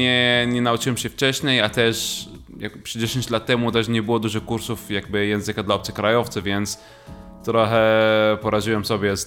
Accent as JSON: {"language": "Polish", "town": "Bethlehem", "region": "West Bank", "country": "Palestine", "second_language": "Polish", "moved": "as an adult", "lives_now": "Poland", "said": "Jestem z Betlejem, z Palestyny. Akurat za miesiąc będę już 10 lat w Polsce."}